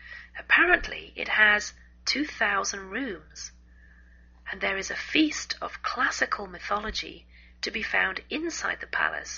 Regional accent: England, United Kingdom; now in United States

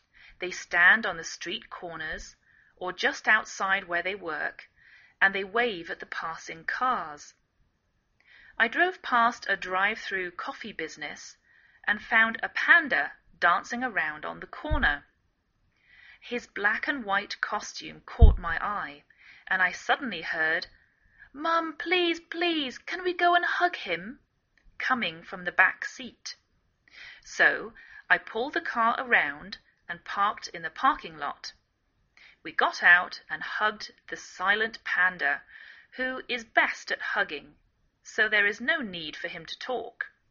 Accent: England, United Kingdom; now in United States

